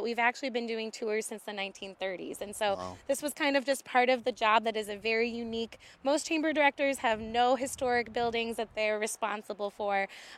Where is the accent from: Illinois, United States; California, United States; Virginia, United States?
Illinois, United States; I'm originally from Illinois, right outside Chicago, and I came up to this area as a camp kid.